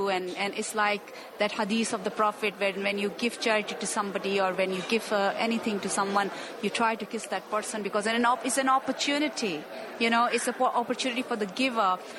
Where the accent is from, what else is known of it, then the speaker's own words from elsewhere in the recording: London, United Kingdom; I'm from London